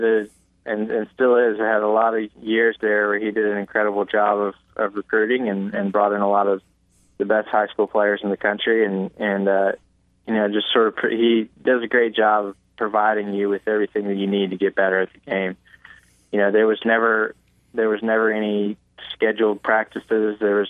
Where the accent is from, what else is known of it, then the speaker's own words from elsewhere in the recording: Atlanta, Georgia, United States; You know, I grew up in Atlanta and went to Georgia, and you know, I'm in Atlanta right now.